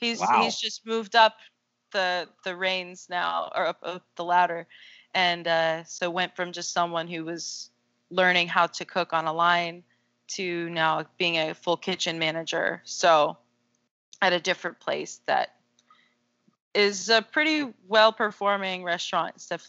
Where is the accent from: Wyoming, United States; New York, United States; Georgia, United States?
Georgia, United States; we decided at that point, like, maybe we'll go back to Georgia because we're both from Georgia.